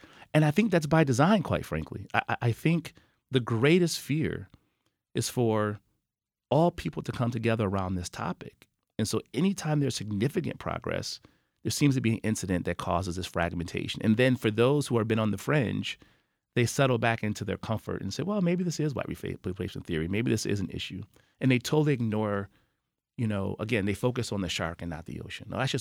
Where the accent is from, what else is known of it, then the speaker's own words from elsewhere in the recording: Buffalo, New York, United States; maybe it's because I'm from Buffalo, maybe it just touches a little bit different than others.